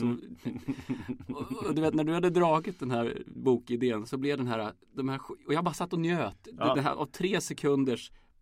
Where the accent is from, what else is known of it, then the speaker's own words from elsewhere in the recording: Matfors, Västernorrland County, Sweden; när jag var liten så i Matfors då